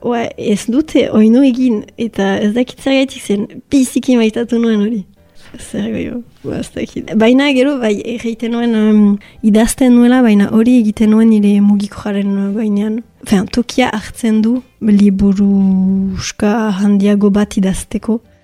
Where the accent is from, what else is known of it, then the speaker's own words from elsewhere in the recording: Bayonne, Nouvelle-Aquitaine, France; Baionakoa naiz eta bon, ez dakit importantea den, ogoita amabost urte ditut.